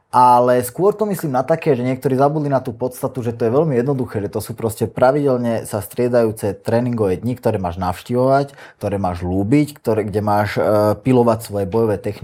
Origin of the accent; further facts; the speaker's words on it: Nové Zámky, Nitra Region, Slovakia; Narodil aj vyrastal som v Nových Zámkoch, áno.